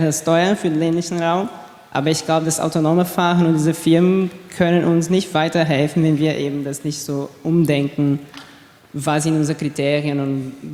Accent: Brazil; ich komme aus Brasilien und da haben wir sehr gut gesehen

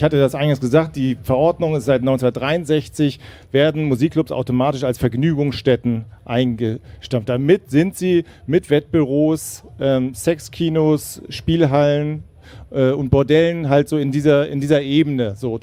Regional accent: Lüneburg, Lower Saxony, Germany; aber ich komme aus Lüneburg mal ursprünglich

